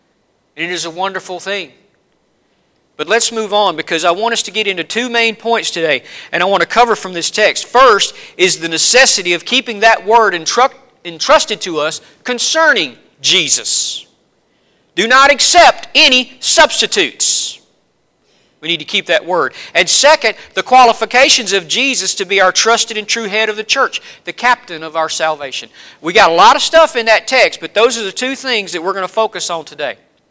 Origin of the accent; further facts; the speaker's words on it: the South, United States; accent: Southern; notice my southern accent just kicked in right there